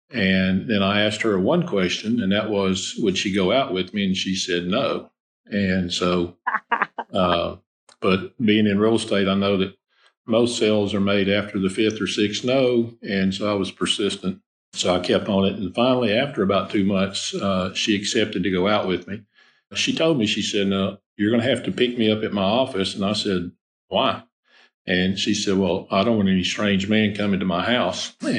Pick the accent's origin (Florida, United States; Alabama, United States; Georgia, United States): Alabama, United States; Mobile; now in Colorado Springs, United States; I'm originally from Alabama. I'm from Mobile, Alabama, and moved here in 1981.